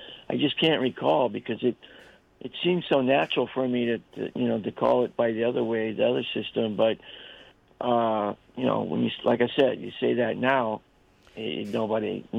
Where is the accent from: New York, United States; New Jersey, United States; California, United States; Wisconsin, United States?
California, United States; Santa Monica; now in Orange County, United States; Yeah, well, I grew up in Santa Monica, and then later on I moved out to the O.C.